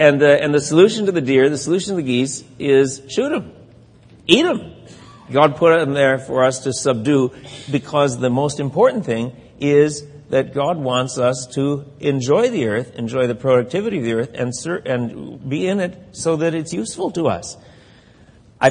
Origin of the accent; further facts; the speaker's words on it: Wisconsin, United States; When I was growing up in Wisconsin, if I saw that thing, I would have called it a minnow.